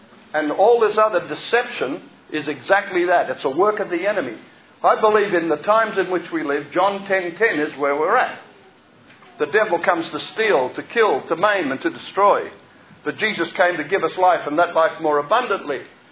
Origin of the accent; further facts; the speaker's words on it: Australia; I went to Israel because I'm an Aussie and I love my country.